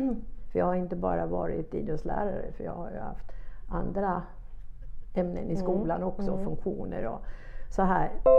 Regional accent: Småland, Sweden; eftersom jag är smålänning och lite envis av mig

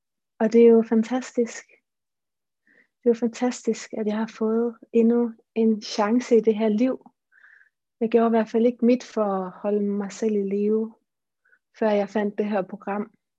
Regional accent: Aarhus, Central Denmark Region, Denmark; Jeg er en Aarhus pige. Jeg er født i Aarhus.

